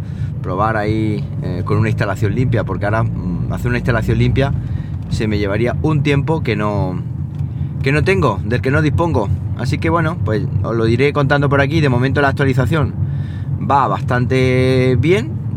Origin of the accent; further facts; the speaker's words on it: Andalusia, Spain; accent: Andalusian; soy de andaluz y no produzco y no pronuncio las S, ¿qué hago?